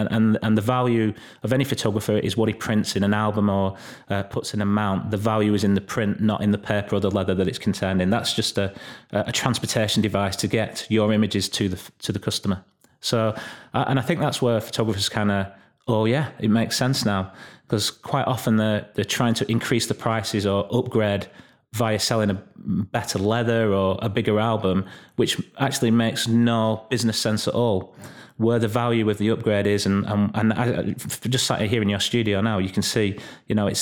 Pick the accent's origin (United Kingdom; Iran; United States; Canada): United Kingdom; England; accent: northern; It's my loud northern accent.